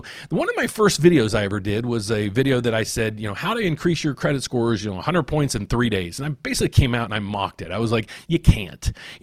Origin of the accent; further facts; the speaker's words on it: Pittsburgh, Pennsylvania, United States; So I'm from the Pittsburgh area, and I just saw that this morning.